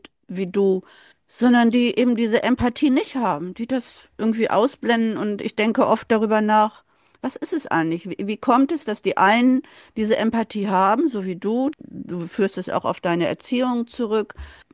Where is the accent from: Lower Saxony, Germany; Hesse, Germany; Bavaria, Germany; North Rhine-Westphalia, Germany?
Lower Saxony, Germany; Bad Pyrmont; Ich bin ja in Bad Pyrmont geboren und aufgewachsen.